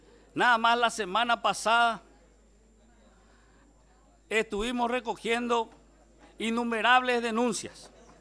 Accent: Guairá, Paraguay; No pasa un solo viaje, presidente, que vaya yo a mi patria chica, Guairá.

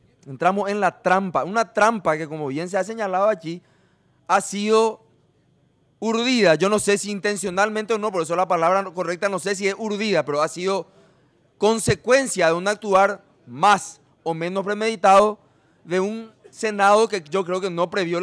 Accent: Paraguay; ¿qué nosotros deberíamos hacer como paraguayos?

